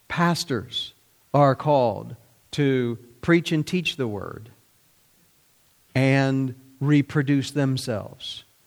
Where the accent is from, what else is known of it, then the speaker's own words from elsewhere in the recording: Ohio, United States; I'm from Ohio. I'm just a short guy from Ohio. You know, where I'm from, grass grows free.